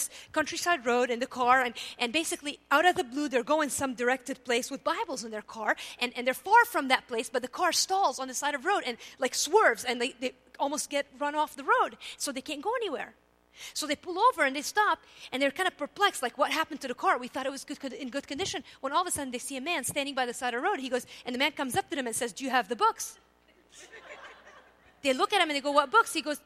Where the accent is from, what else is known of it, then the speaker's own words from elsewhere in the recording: Lebanon; I grew up in Lebanon.